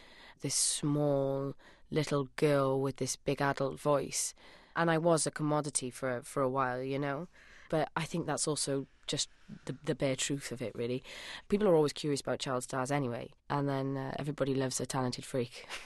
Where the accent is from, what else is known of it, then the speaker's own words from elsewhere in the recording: Wales, United Kingdom; accent: Welsh; so I started talking with a plum in my mouth. As soon as I left school, etc., then started getting my Welsh accent back.